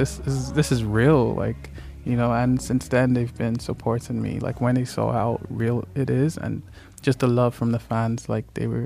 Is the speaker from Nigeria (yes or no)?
yes; Lagos, Nigeria; moved away as an adult; also born or lived in United Kingdom; now in Canada; Lagos, yeah.